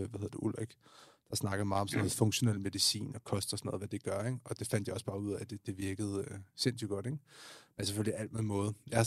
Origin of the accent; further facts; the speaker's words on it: Amager, Capital Region of Denmark, Denmark; Jeg var fra Amager